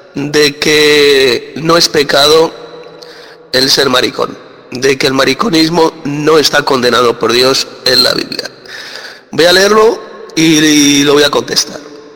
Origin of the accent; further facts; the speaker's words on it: Madrid, Community of Madrid, Spain; de Madrid, España.